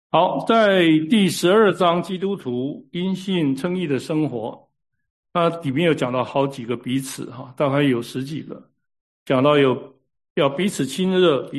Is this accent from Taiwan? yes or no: yes; Taiwan; 我从台湾来，我们又从国内来